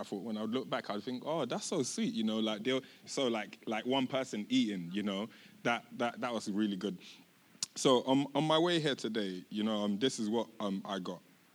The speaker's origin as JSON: {"language": "English", "country": "Nigeria", "said": "So I'm from Nigeria."}